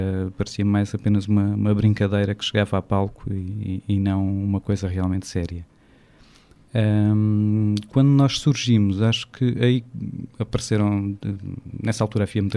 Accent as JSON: {"language": "Portuguese", "region": "Alentejo", "country": "Portugal", "said": "a piada fácil seria dizer que, sendo alentejanos, gostamos de fazer as coisas com calma"}